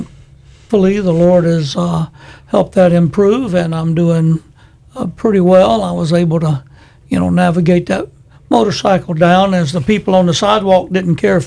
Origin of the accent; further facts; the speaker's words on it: Rome, Georgia, United States; we retired to Rome, Georgia, my hometown, up in northwest Georgia.